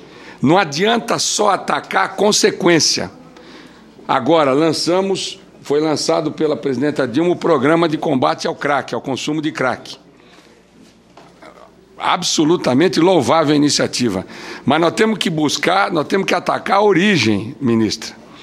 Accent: Mato Grosso do Sul, Brazil; eu sou de Mato Grosso do Sul

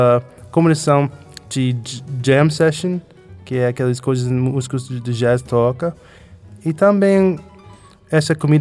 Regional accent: United States; Eu sou americano, estou voltando de raiz, fazendo um projeto no Brasil

